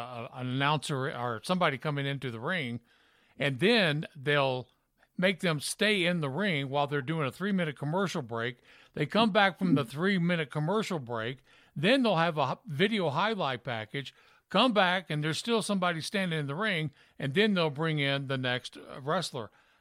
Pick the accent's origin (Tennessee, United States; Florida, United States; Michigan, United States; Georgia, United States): Tennessee, United States; Memphis; I grew up in Memphis watching Jerry Lawler and the Andy Kaufman stuff and all that.